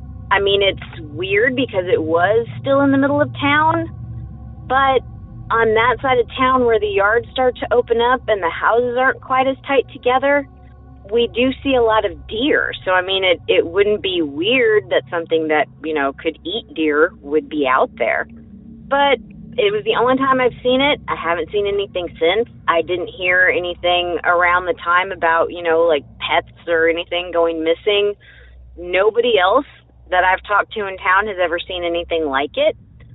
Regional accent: Texas, United States; I'm from Southeast Texas

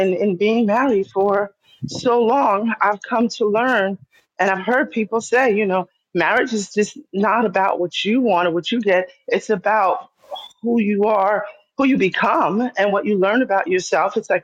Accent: New York, United States; now in Bahamas; I said I'm in the Bahamas, but I'm from New York and we travel a lot.

